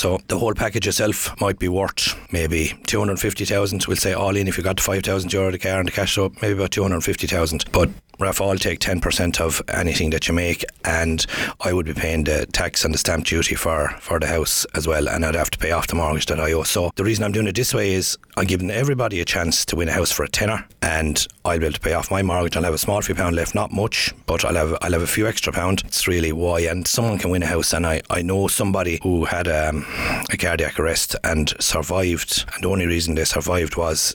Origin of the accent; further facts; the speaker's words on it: Ballymacarbery, Munster, Ireland; now in Dungarvan, Ireland; I'm originally from Ballymacarbery. I played hurling with Fermor Water and football badly with the Nair.